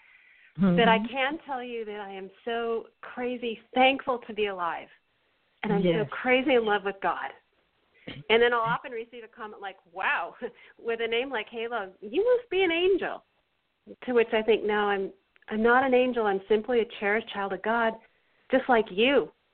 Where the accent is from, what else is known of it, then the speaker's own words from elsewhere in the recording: Seattle, Washington, United States; also born or lived in Netherlands; And my family history is that I was born in Holland in 1964. My father is black. My mother is white. We came over on a boat with $200 to our name. And then we ended up settling in Seattle, Washington.